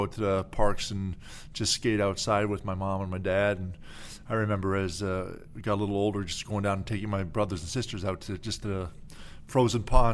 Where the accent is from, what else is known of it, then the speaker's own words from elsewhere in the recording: Beaconsfield, Quebec, Canada; Really, the West Island of Montreal and Beaconsfield was the most I spent most of the time there. Went to high school, Beaconsfield High School.